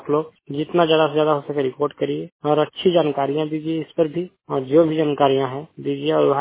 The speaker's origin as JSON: {"language": "Hindi", "region": "Uttar Pradesh", "country": "India", "said": "मेरा जिला निजापुर, राज्य उत्तर प्रदेश से 100% ब्लाइंड बिलोंग कर रहे हैं। उम्र 3 साल यानी 18 साल।"}